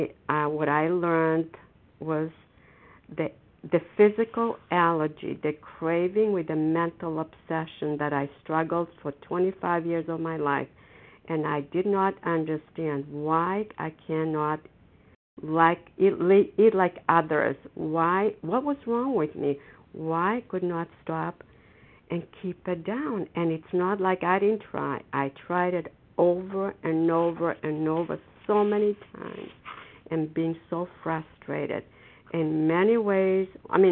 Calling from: Foxborough, Massachusetts, United States; I'm calling from Foxborough in Massachusetts

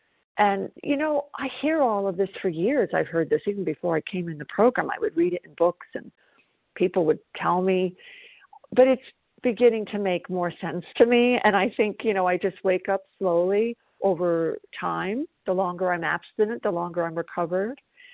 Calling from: South Carolina, United States; I'm calling from South Carolina

